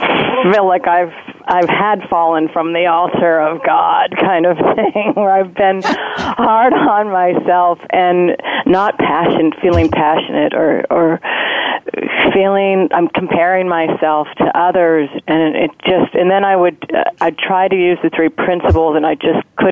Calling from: New Jersey, United States; I'm calling from New Jersey.

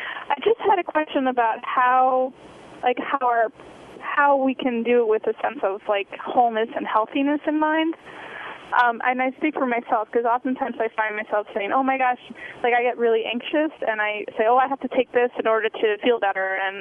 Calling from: Brooklyn, New York, United States; I'm calling from Brooklyn, New York.

